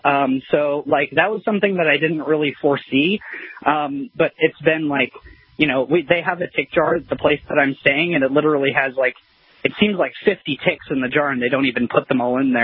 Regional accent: California, United States; That was definitely my top priority as a Californian

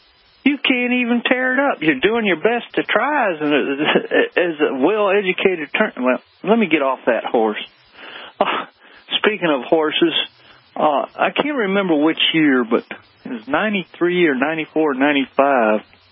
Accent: the South, United States; Now, I know she heard me, and she knows I'm from the South.

